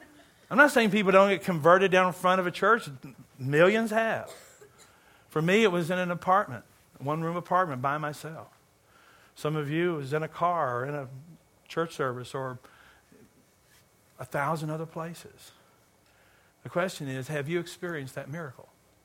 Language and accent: English; Kentucky, United States; but you know, I'm from Kentucky, where the highest spiritual gift is smoking.